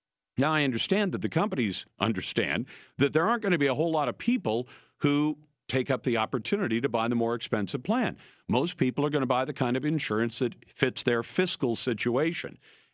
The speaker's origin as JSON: {"language": "English", "region": "Washington", "country": "United States", "said": "Heck, in my home state of Washington, they just made it illegal to have that phone in your hand"}